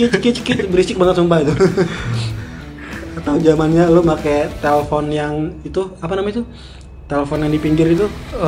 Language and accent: Indonesian; Lampung, Indonesia; atau di tempat daerah gue ya, di Lampung khususnya